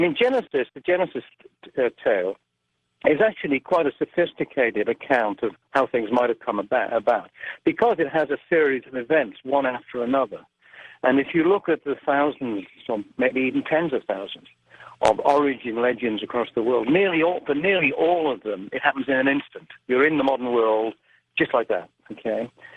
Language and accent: English; Wales, United Kingdom; first language Welsh; English is a second language; I had a different experience from you because I grew up in Wales. I read it in Welsh, which makes it even more difficult than it is in English in parts.